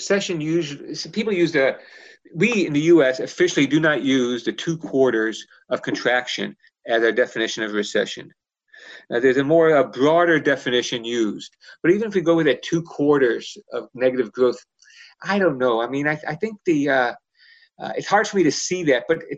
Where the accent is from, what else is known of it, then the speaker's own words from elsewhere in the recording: Chicago, Illinois, United States; You know, I grew up in Chicago